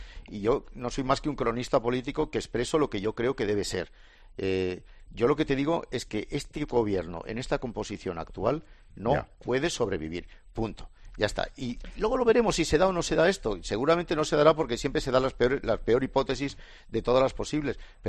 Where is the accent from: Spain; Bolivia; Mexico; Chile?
Spain; como español